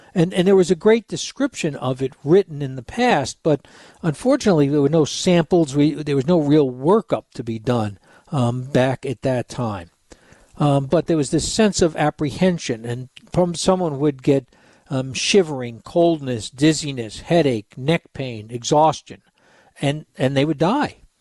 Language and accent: English; Bronx, New York, United States; Again, it was Yankee Stadium because I grew up in the Bronx